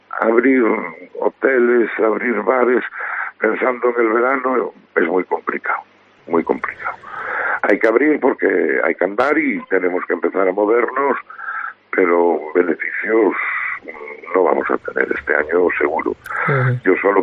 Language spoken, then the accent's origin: Spanish; Ribadeo, Galicia, Spain; somos todos de Ribadeo, entonces vamos a echarnos una mano.